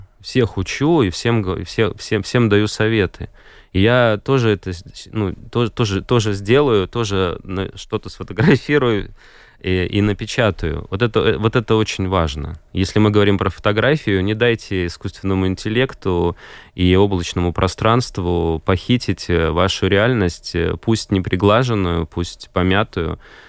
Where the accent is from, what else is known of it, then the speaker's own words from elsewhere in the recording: Latvia; и я фотограф из Латвии.